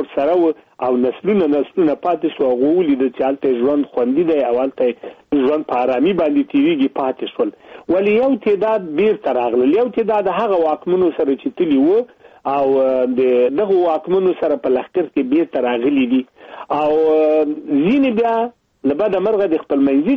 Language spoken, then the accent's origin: Pashto; Afghanistan; دلته نو ما ته خپله خبره پیدا شوه ځکه دی زه وم پېژندلم چې زه افغان یم چې زه خو د همدې خبرې پسې راغلی وم